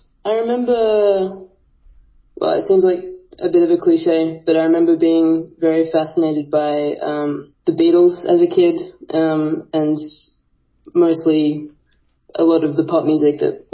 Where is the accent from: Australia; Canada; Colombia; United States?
Australia; Sydney, New South Wales; I grew up in Sydney.